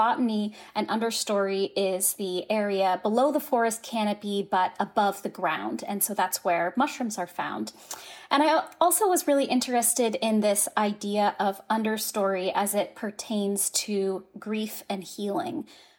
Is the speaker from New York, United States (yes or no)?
no; San Francisco, California, United States; moved away as an adult; now in Madison, United States; And, you know, I grew up in San Francisco, which is also in the book. And then I moved to Madison for graduate school in 2010.